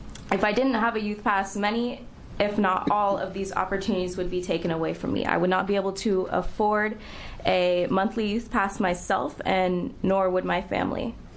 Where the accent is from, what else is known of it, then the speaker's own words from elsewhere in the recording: Portland, Oregon, United States; I grew up in Portland, Oregon